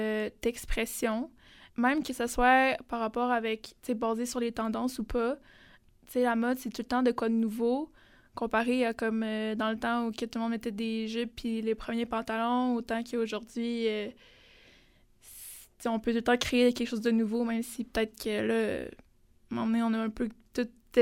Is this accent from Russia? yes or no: yes; Russia; c'est mon nom en russe, puisque je suis russe.